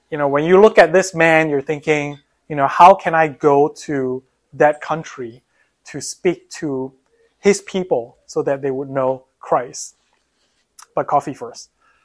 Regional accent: Malaysia; Malaysia, yes. I'm from Malaysia.

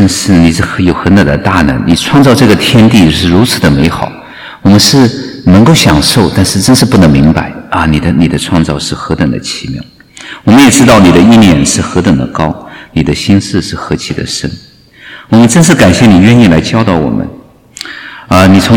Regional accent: Jiangsu, China; 然后我们是苏北人，苏北人更好玩，

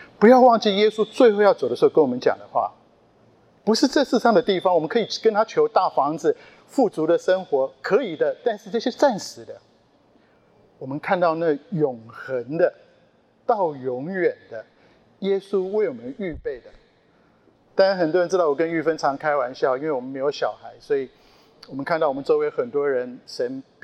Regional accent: Japan; also born or lived in Taiwan; now in United States; 每一次我跟玉芬回去台湾，虽然说是我们的家乡，好像又不像，回来美国也不像，我去日本，我在日本长大了

